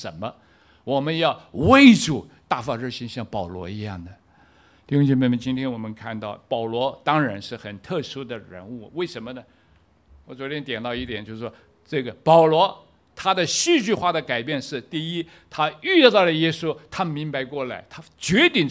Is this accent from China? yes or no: no; Taiwan; moved away; 那个时候离开我们台湾，我们是台湾的，那么出国前半年